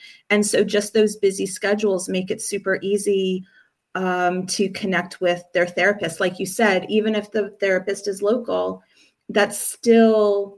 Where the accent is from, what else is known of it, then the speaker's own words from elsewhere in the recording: Florida, United States; Like you said, I am from Florida. I had been living down there for over 20 years.